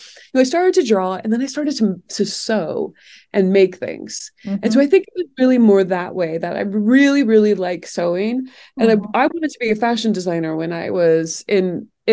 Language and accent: English; Ohio, United States; I grew up in a town sort of midway between Akron and Cleveland, Ohio.